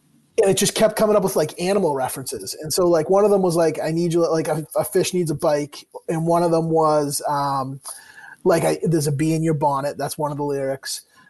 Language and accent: English; Quincy, Massachusetts, United States; So, yeah, I grew up in Quincy